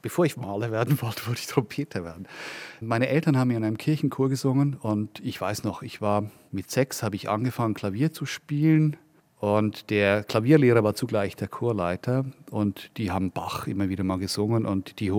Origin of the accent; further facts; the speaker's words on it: Wollerau, Schwyz, Switzerland; Im Verband in Wollerau, wo ich aufgewachsen bin, heute eine der reichsten Gemeinden, weil dort viele Ausländer ihr Zweitwohnheim betreiben, um Steuern zu sparen, da gehörten wir nicht dazu. Als Protestanten waren wir da ausgeschlossen.